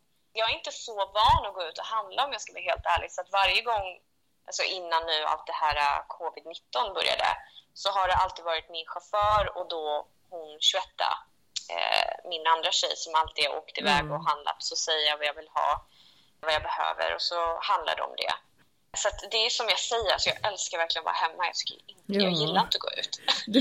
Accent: Sweden; Mina föräldrar brukar skämta om det då, alltid när jag är hemma i Sverige.

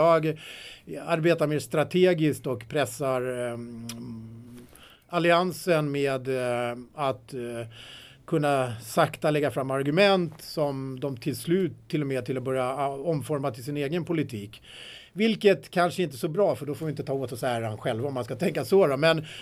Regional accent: Trollbäcken, Stockholm County, Sweden; Och jag växte upp i Trollbäcken och nere vid Dreviken.

